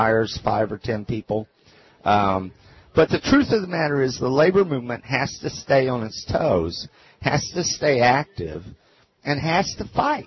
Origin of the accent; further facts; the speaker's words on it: the South, United States; I'm a Southerner and I'm too superstitious.